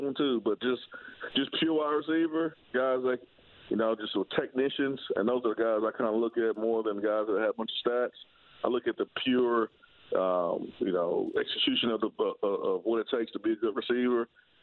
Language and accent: English; Alabama, United States; Beating Alabama. I'm from Alabama.